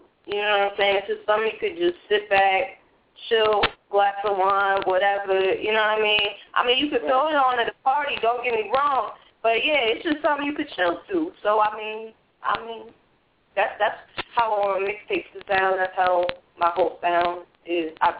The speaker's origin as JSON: {"language": "English", "town": "Boston", "region": "Massachusetts", "country": "United States", "also_born_or_lived": "Wilkes-Barre", "said": "Okay, so originally I'm from Boston, East Cambridge, you know what I'm saying?"}